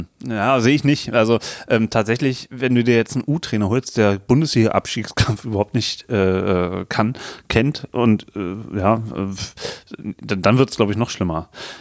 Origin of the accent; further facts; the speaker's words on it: Berlin, Germany; Ich bin Berliner